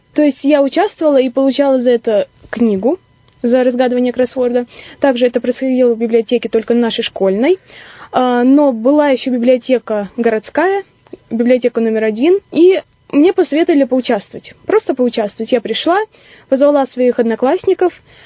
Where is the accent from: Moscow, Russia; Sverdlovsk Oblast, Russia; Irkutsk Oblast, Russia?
Irkutsk Oblast, Russia; Irkutsk; Ну, я как истинный иркутянин, я должна все знать об Иркутске